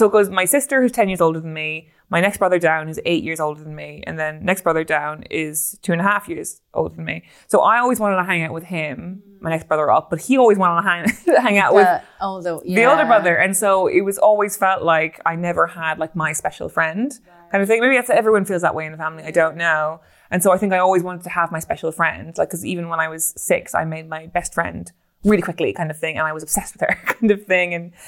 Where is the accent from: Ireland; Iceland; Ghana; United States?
Ireland; And as an Irish woman, it's a really confusing thing